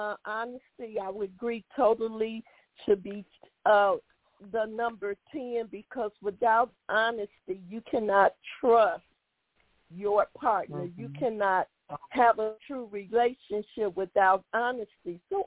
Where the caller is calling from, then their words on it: Chicago, Illinois, United States; I'm calling from Chicago, Illinois.